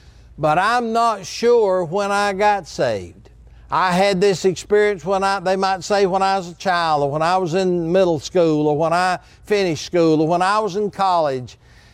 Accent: Anderson, South Carolina, United States; born there; And I was born in Anderson, South Carolina at the Anderson at the time Memorial Hospital there.

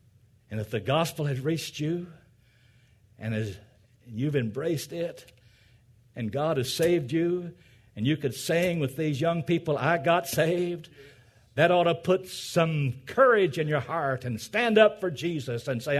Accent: Arkansas, United States; born there; You see, I was born in Arkansas. And Arkansas is not one of the most important notable states of the Union.

